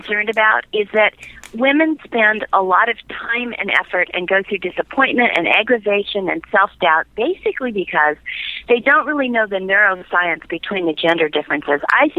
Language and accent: English; Seattle, Washington, United States; moved away as an adult; now in Fort Worth, United States; I grew up in Seattle.